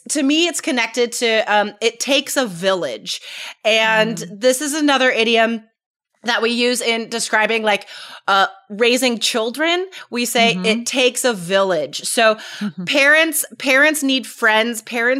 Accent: United States; It just feels that way to us because we're American.

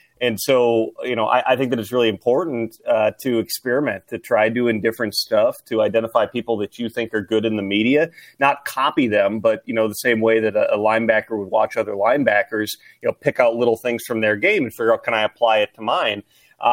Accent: Minnesota, United States; Minnesota.

